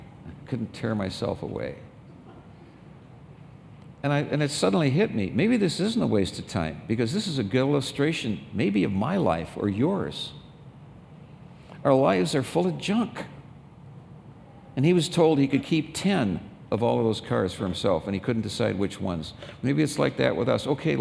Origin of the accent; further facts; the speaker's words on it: Minnesota, United States; also born or lived in Michigan; I lived for 15 long years in Michigan. And I grew up in Minnesota.